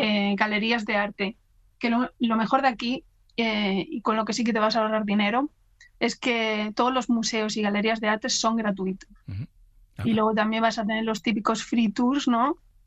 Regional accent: Spain; now in Edinburgh, United Kingdom; también como español, te recomendaría ir para ver

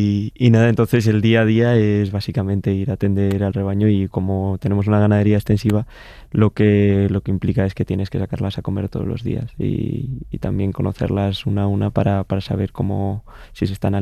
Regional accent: Cerceda, Community of Madrid, Spain; mi padre estuvo en el equipo de gobierno de mi pueblo, que desarrollaron un proyecto de rebaño municipal en el pueblo, en Cerceda, Gualemata, Alpino.

